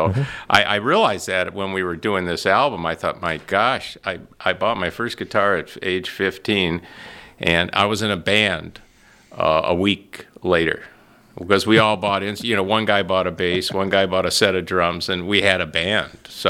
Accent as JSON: {"language": "English", "town": "Detroit", "region": "Michigan", "country": "United States", "said": "I thought I was out in the middle of nowhere, because I was from Detroit, you know."}